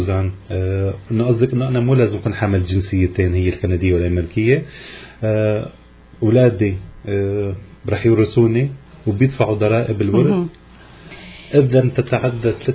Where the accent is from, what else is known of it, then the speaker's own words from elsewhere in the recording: Canada; أنا كندي أحمل الجنسية الأمريكية